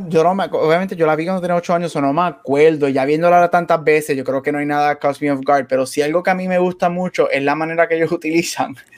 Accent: Aguadilla, Puerto Rico; Yo soy de Aguadilla, yo soy de los montes. Bien. Yo soy de los montes de Aguadilla.

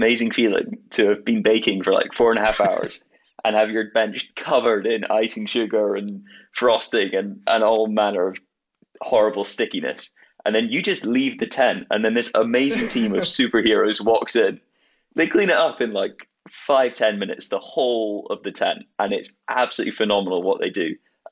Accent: Edinburgh, Scotland, United Kingdom; So I'm from Edinburgh in Scotland, which we don't get particularly hot summers.

